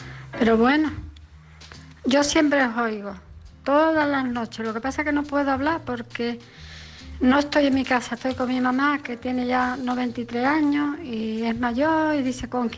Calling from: Mijas, Andalusia, Spain; de Mijas Costa, Málaga.

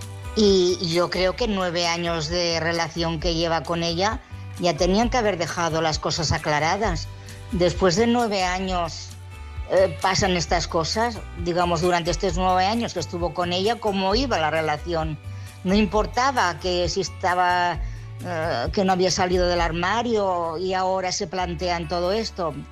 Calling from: Barcelona, Catalonia, Spain; de Barcelona.

